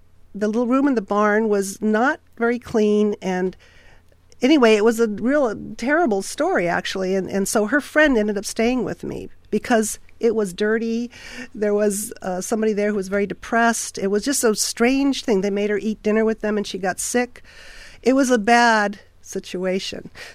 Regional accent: Germany; when I was little, I grew up in Germany

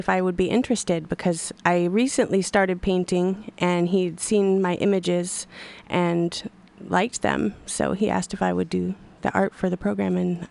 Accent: Astoria, Oregon, United States; born there; Yes, I was born in Astoria.

